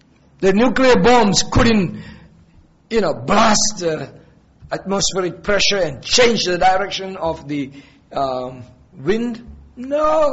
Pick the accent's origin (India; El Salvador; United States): India; when I was growing up in India.